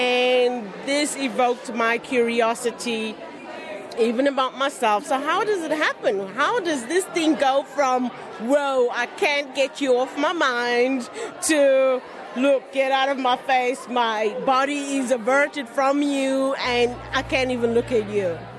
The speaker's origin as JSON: {"language": "English", "town": "Cape Town", "region": "Western Cape", "country": "South Africa", "said": "a brown sugar babe, and I'm from South Africa, Cape Town, but from around here I'm from the eastern suburbs."}